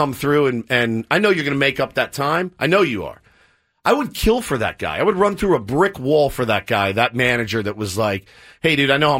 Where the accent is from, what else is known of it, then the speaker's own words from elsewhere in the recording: San Francisco, California, United States; I'm from San Francisco. I'm not a Padres fan.